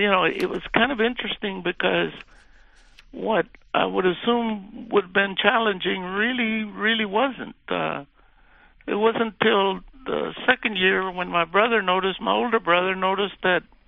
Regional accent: Dallas, Texas, United States; born there; And they married and eventually moved to Dallas. I was born in Dallas, Texas. I was the second child born at the hospital.

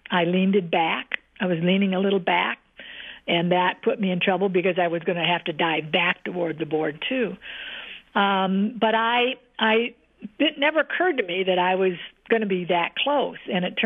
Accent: Pontiac, Michigan, United States; I mean, I grew up in Pontiac, Michigan. I mean, I'd never left the state until I went to Mexico.

